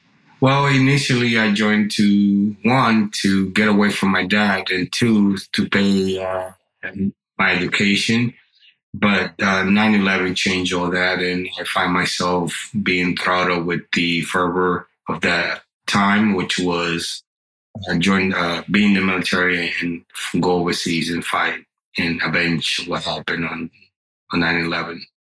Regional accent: Dominican Republic; because I grew up in the Dominican Republic with certain things similar to those things.

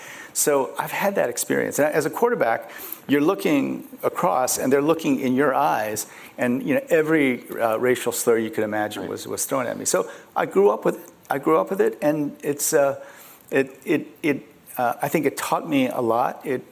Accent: Muscatine, Iowa, United States; English is a second language; And then for some reason that we're still trying to figure out, we moved to Iowa. We grew up in Iowa.

